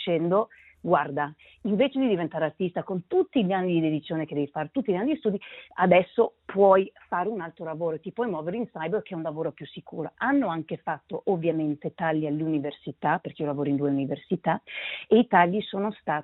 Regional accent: Denmark; sono cresciuta in Danimarca ma ho fatto le scuole inglesi

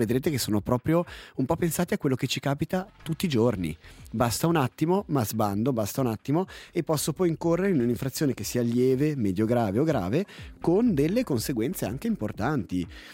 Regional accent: Ticino, Switzerland; mentre bene o male da ticinese in Ticino tendiamo nel grosso a rispettare.

